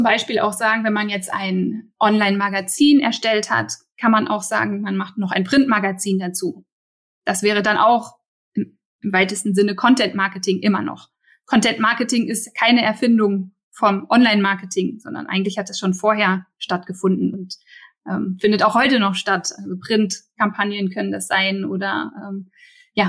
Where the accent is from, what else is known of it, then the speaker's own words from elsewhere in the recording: Berlin, Germany; Für mich immer noch, ne, als Berliner natürlich BVG